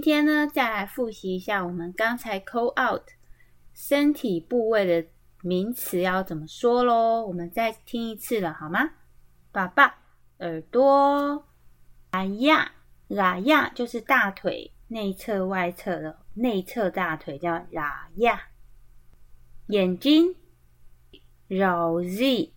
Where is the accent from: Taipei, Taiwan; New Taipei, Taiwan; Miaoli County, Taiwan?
Miaoli County, Taiwan; 他们是在苗栗潭乡，其实就是在我们家旁边，好，对，我们的老家都在旁边而已哦。